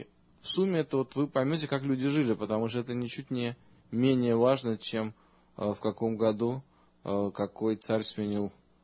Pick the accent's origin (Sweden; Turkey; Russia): Russia; Saint Petersburg; now in United States; я обнаружил у себя троюродного брата в родном городе Санкт-Петербурге